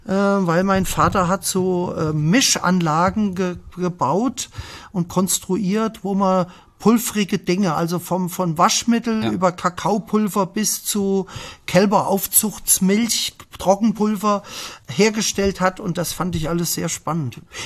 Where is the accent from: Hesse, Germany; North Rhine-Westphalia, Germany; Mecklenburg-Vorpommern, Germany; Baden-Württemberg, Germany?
Hesse, Germany; Bad Hersfeld; also born or lived in Vogelsberg; Und eigentlich, wenn ich heute gefragt werde, wo komme ich her, sage ich aus Bad Hersfeld. Wir sind 1971 nach Bad Hersfeld, waren da jetzt letztes Jahr 50 Jahre. Ich habe dort Abitur gemacht.